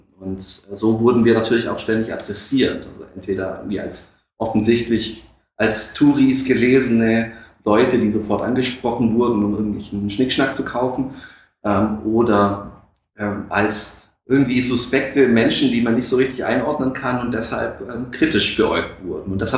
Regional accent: Berlin, Germany; wir kommen aus Berlin

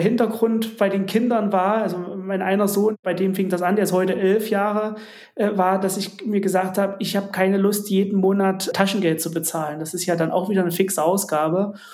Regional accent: Jena, Thuringia, Germany; der Garagenkomplex stand im größten Wohngebiet in Jena, wo ich herkomme. Es sind so etwa 13.000 Einwohner

